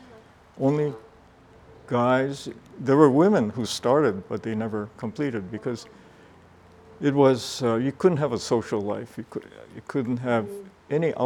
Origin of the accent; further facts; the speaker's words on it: Honolulu, Hawaii, United States; first language Hawaiian Pidgin; English is a second language; And I was a kid from Palama, Kalihi-Palama.